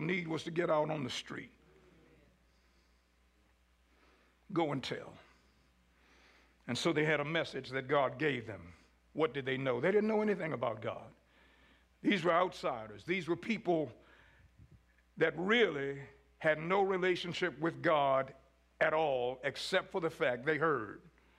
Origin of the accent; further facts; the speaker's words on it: Scottsburg, Indiana, United States; I'm from Scottsburg. What else do you expect?